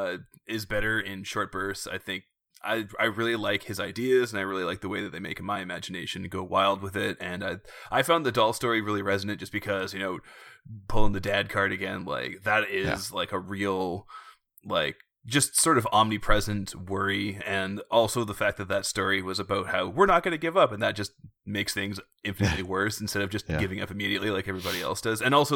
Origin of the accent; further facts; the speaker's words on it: Canada; I think, as a Canadian, I think that was very resonant.